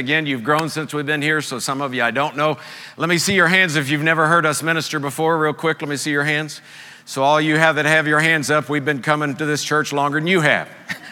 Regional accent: Tampa, Florida, United States; But I'm from Florida, born and raised in Tampa, Florida, a beach bum, you know, love the beach.

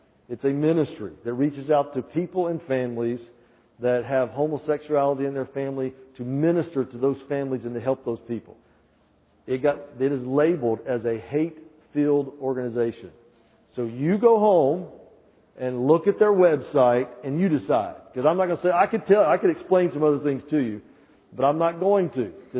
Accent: the South, United States; I'm from the South. We rebelled against the rebellion.

